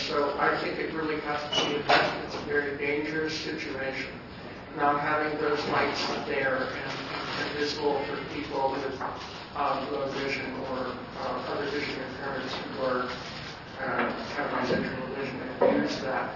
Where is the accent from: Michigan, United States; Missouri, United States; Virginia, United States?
Virginia, United States; Fairfax County; I'm from Fairfax County, Virginia, also representing the Access for All Committee of the Council of Governments.